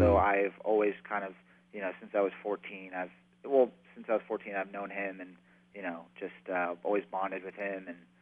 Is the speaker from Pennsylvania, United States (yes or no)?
no; Mamaroneck, New York, United States; Mayapack, New York. So like Westchester County area.